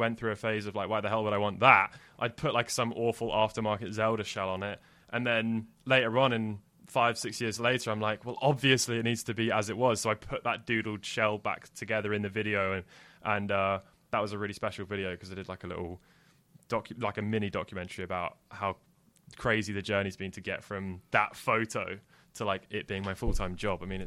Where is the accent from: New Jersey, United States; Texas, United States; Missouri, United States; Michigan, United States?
New Jersey, United States; Like I grew up at the skate park and I grew up in Jersey, so I spent a lot of time surfing and on the sand dunes running around